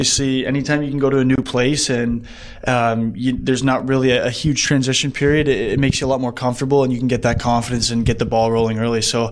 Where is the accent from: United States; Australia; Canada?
Canada; growing up in Canada is win a Stanley Cup, right?